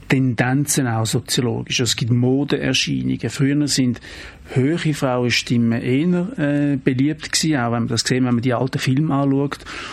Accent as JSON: {"language": "German", "region": "Zurich", "country": "Switzerland", "said": "also ich kann das als Zürcher nicht sagen"}